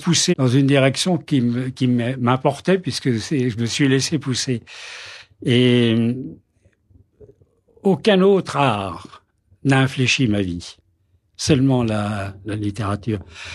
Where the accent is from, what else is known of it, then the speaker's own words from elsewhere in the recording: Chamalières, Auvergne-Rhône-Alpes, France; born there; mon père est né à Besançon. Moi, je suis né à Chamalières parce que mon père était chez Michelin à l'époque, qui était Clermont-Ferrand. Enfin, bref, voilà. On est des Alsaciens de la France de l'intérieur, comme on dit.